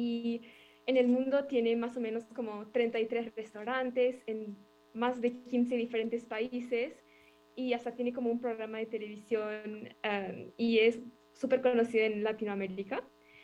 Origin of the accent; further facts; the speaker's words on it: Arequipa, Peru; yo soy de Perú